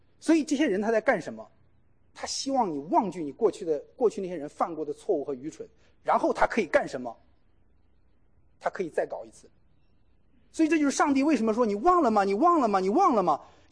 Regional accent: Henan, China; 我在国内，我是河南的哈，白的，我知道河南名声

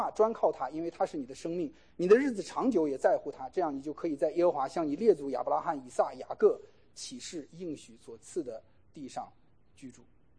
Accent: Henan, China; 我在国内，我是河南的哈，白的，我知道河南名声

